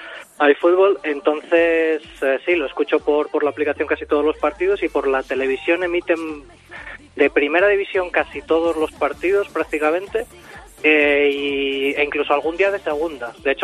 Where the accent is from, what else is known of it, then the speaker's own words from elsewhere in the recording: Salamanca, Castile and León, Spain; Sí, del Barça y de Unionistas de Salamanca, del equipo de mi tierra.